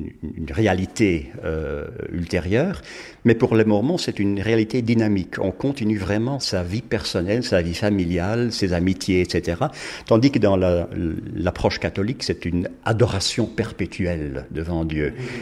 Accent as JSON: {"language": "French", "town": "Antwerp", "region": "Flanders", "country": "Belgium", "second_language": "French", "said": "nous habitons ici en Utah quelques mois par an. Notre fille habite ici. Et puis pour le reste, nous vivons en Belgique. Nous sommes anversois, donc flamands. Français n'est pas ma langue maternelle"}